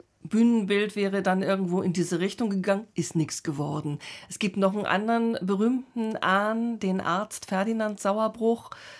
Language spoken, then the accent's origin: German; Northern Germany, Germany; als Norddeutsche. 1955 geboren, in ein Künstlerhaushalt hinein